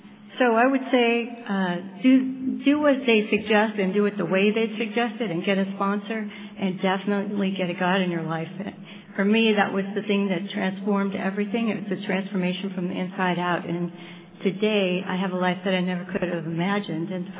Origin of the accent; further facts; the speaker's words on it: Houston, Texas, United States; from Houston, Texas.